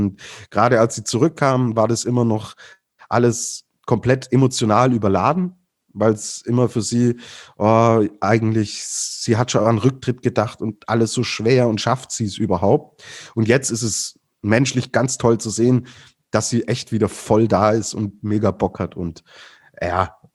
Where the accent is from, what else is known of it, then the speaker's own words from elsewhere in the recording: Swabia, Germany; ich komme ja aus dem Schwäbischen und bei uns gibt es das schöne Geschmäckle